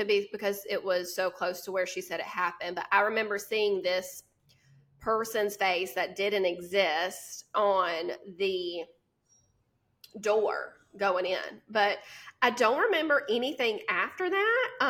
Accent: Union, South Carolina, United States; Susan Smith was born and raised in Union, South Carolina, which, like I said, that's where me and Lauren are from.

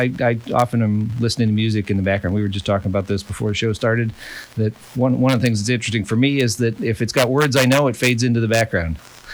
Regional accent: Fox Lake, Illinois, United States; also born or lived in Aurora / Pittsburgh; So I grew up in a town called Fox Lake, north of Chicago. I actually went to high school in Aurora, Illinois, which was west of Chicago.

